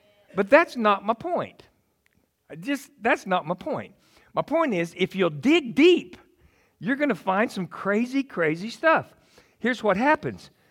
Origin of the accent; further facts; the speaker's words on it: Texas, United States; and so I'm just calling him Ehud because I'm a Texan.